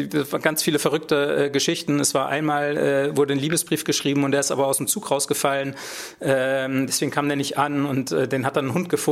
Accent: Gütersloh, North Rhine-Westphalia, Germany; Ich komme aus Gütersloh ursprünglich und da leben nicht so viele Regisseure sozusagen.

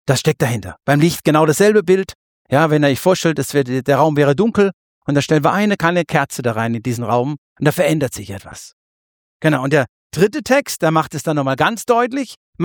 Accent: Germany; also born or lived in Kenya; Ja, ich als Europäer oder als Deutscher in Kenia, ja, es war einfach anders. Ich war pünktlich, ich konnte es nie richtig ablegen.

